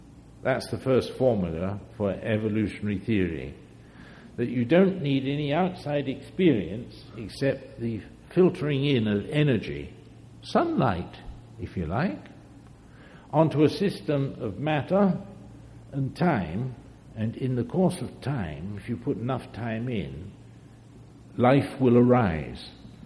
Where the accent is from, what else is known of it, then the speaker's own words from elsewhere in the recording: England, United Kingdom; born there; moved away; also born or lived in Switzerland; I've lived in England I was born in England, but we lived in Switzerland for 44 years.